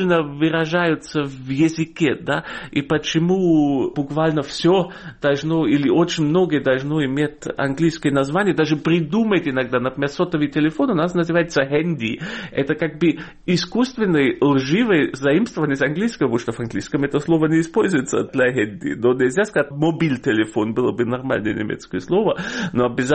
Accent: Germany; Russian is a second language; moved away as an adult; now in Russia; Я приехал в 19 лет в Россию, и у меня уже языковый аппарат был сформирован, а голова еще нет. Так что у меня акцент остался, увы. А ну, почему увы? Это неплохо. А мышление все-таки... Я себя так же считаю в этом плане русским, как немцем.

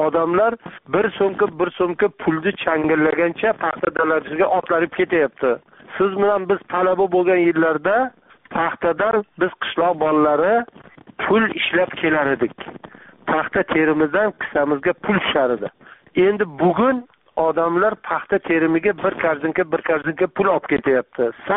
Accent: Jizzakh Region, Uzbekistan; men o'zim tug'ilib o'sgan Jizzax tumanini Malgizor tol etaklarida o'zim bolaligim o'tgan, o'zim tug'ilgan qishloqlarda

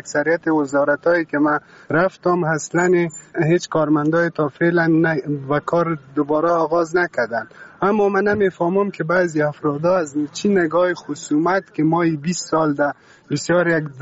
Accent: Afghanistan; ما شما افغان هستیم، مسلمان هستیم

